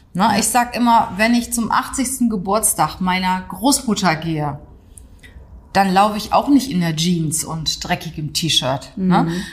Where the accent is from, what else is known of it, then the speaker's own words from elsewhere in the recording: Germany; Wenn ich im Ausland bin, werde ich auch gefragt, wo kommen Sie denn her? Und ich sage dann auch ganz stolz, aus Deutschland.